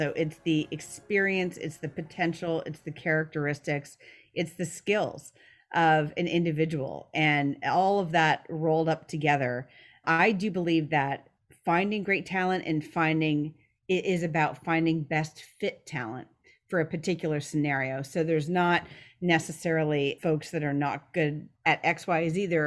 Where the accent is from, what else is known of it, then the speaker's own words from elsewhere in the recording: Ottawa, Ontario, Canada; So in terms of where I'm from, I grew up in Ottawa, outside of Ottawa, west end of Ottawa, actually, in Kanata